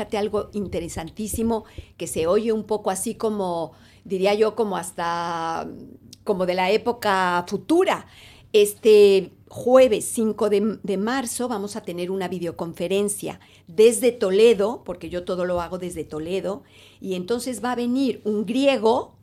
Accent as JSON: {"language": "Spanish", "country": "Mexico", "also_born_or_lived": "Paris, France / Lima, Peru", "moved": "as an adult", "said": "Yo salí de México hace 30 años y me fui a París, me fui a hacer un doctorado. Entonces estuve, digamos, un muy buen tiempo viviendo en París, aprendiendo el francés y estudiando. Y después he ido a varios lugares a vivir. Entonces uno de ellos ha sido Perú."}